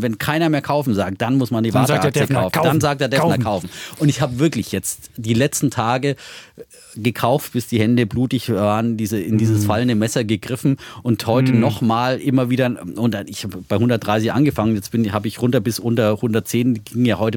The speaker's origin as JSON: {"language": "German", "region": "Baden-Württemberg", "country": "Germany", "tie": "born or raised there", "said": "an der Grenze zu meiner Heimat, ja, nahe an meiner fränkischen Heimat, ja, aus dem hoheloischen Frankenland, das zu Baden-Württemberg gehört."}